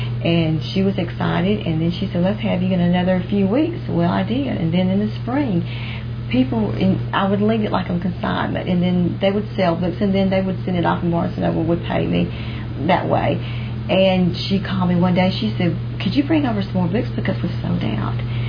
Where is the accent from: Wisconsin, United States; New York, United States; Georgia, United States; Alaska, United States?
Georgia, United States; not just my hometown region, like in Georgia